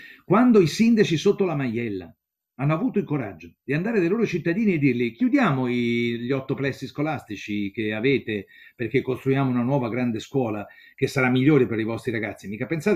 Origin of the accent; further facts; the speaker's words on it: Rome, Lazio, Italy; Io sono romano, quindi dico una cosa romana